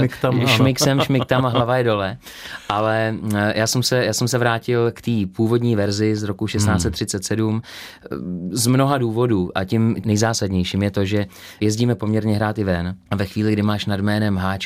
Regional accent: Telč, Vysočina Region, Czechia; S tím bylo i spojený možná to, že jsme z Telče, kde byl slavný festival, nebo dodnes je slavný festival prázdniny v Telči, folkový festival.

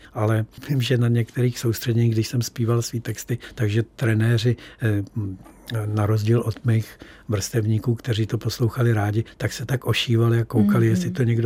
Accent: Prague, Czechia; tak já jsem se narodil u Pohořelce, tak moje dětství jsem trávil na tom Pohořelci, na té dlažbě

